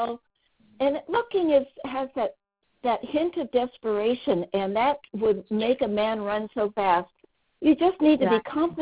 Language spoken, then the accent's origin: English; United States; it seems so foreign to me being an American here